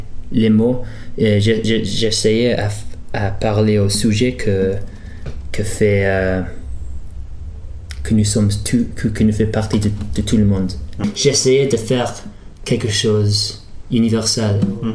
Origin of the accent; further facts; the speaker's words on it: England, United Kingdom; French is a second language; Mais non, je suis anglais. Et si j'ai des problèmes à parler aujourd'hui, je ne suis pas stupide, mais j'ai des problèmes avec la langue.